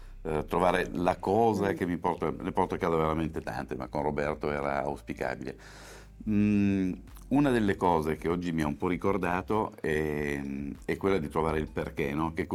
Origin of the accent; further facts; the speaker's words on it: Turin, Piedmont, Italy; Torinese, sì, torinese doc.